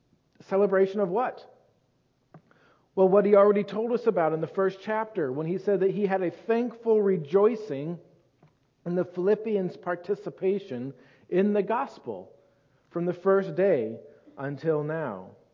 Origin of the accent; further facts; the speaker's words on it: Seattle, Washington, United States; I grew up in Seattle, so it doesn't bother me.